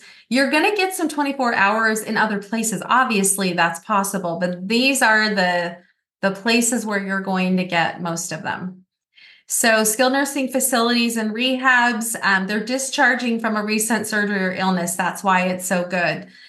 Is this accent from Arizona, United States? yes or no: yes; Arizona, United States; I'm from Arizona.